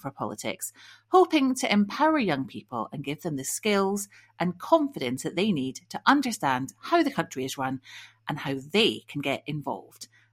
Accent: Scotland, United Kingdom; As a Scot who grew up guising, it definitely isn't American shit.

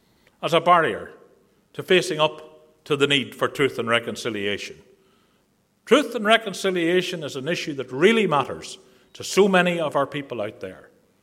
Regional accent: Northern Ireland, United Kingdom; We in the SDLP are proud and committed Europeans, as well as being proud Irish men and women.

